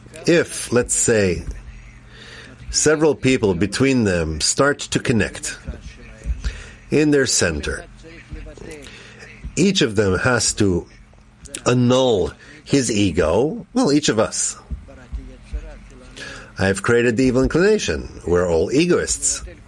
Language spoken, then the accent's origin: English; Georgia; Rav, I grew up in Georgia, and we had a synagogue.